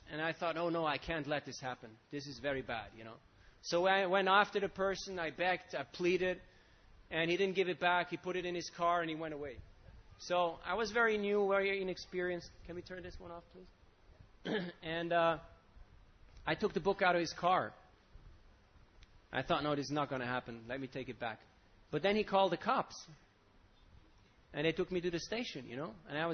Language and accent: English; Switzerland; English is a second language; I'm from Switzerland, you know. I used to ski and I was a hockey player playing ice hockey.